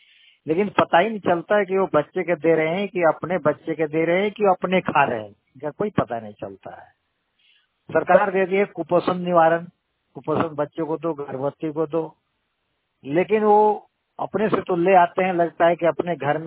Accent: Chukbera, Jharkhand, India; मैं झारखंड के पलामू डिस्ट्रिक्ट से हूँ। मेरा गांव चुकबेरा है।

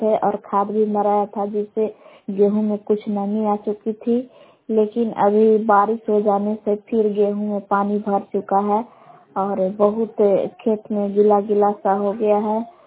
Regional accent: Belan, Bihar, India; ग्राम बेलान जिला कैमूर गाँव के निवासी हूँ।

